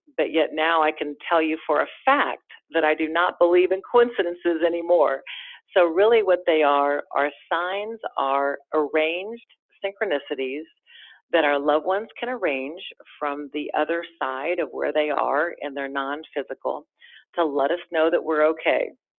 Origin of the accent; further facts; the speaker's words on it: Missouri, United States; I always say I grew up in Missouri, which is the show me state